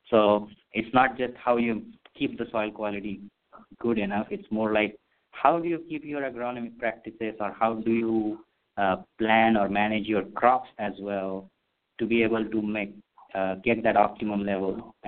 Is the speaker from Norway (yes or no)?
no; India; moved away as an adult; now in United States; I grew up in India, finished my undergraduate and master's degree in agricultural engineering back in India, and then came here for a PhD program at Ohio State.